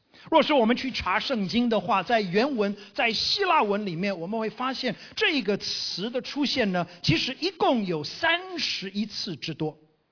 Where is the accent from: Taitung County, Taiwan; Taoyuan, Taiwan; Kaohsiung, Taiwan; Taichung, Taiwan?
Kaohsiung, Taiwan; moved away as an adult; also born or lived in Pingtung / Taipei; now in United States; 我其实是在台湾出生长大的，我的父母亲在台湾有25年的时间，我是在屏东出生，高雄跟台北长，念大学的时候我才回到了美国。